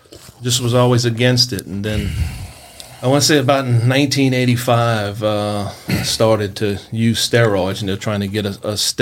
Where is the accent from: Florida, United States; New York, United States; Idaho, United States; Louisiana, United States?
Louisiana, United States; Metairie; Okay, grew up, born in Metairie, lived there a few years.